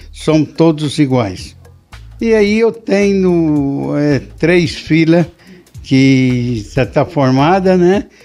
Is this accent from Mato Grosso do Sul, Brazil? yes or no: no; Minas Gerais, Brazil; moved away as an adult; now in São Paulo, Brazil; Eu vim de Minas Gerais nos anos 75, no início dos 75.